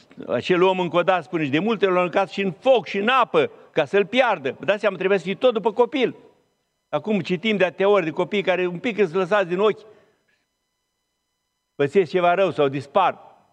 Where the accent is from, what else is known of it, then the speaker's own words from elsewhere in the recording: Bucovina, Romania; now in Sibiu, Romania; eu sunt din Bucovina, dar locuiesc la Sibiu de mult, de viață.